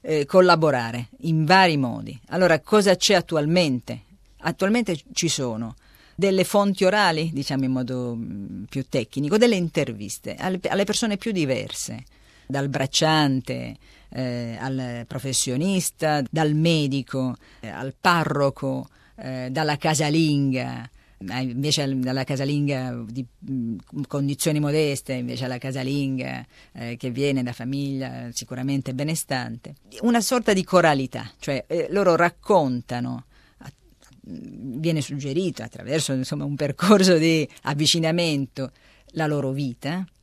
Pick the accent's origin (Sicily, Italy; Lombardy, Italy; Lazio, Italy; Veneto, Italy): Sicily, Italy; Ragusa; born there; now in Turin, Italy; anche se da 30 anni che abito a Torino, no? Sono nata a Ragusa, mi sono trasferita a Torino nell'81